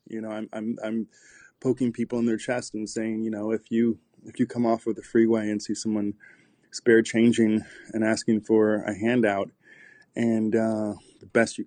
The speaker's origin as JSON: {"language": "English", "town": "Knoxville", "region": "Tennessee", "country": "United States", "tie": "born or raised there", "said": "Yeah, I grew up in mostly in Tennessee, mm-hmm. in a town called Knoxville. I grew up in the ghetto side of East Knoxville"}